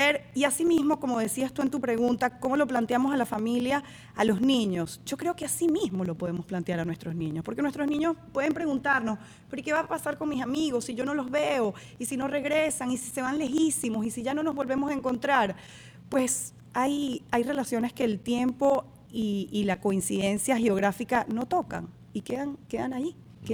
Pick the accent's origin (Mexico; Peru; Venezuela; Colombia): Venezuela; moved away as an adult; nosotros hace casi 5 años salimos de Venezuela, es ver la migración como un viaje transformador.